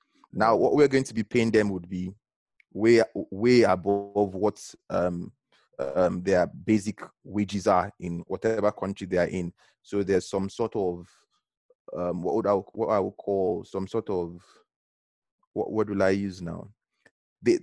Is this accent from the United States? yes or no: no; Nigeria; I am from Nigeria.